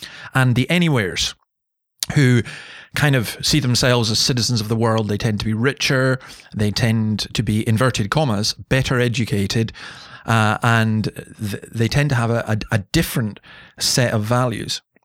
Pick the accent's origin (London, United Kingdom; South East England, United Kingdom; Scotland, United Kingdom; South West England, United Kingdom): Scotland, United Kingdom; assured I was conceived in Scotland, and I've lived in Scotland most of my life. I do regard myself as Scottish.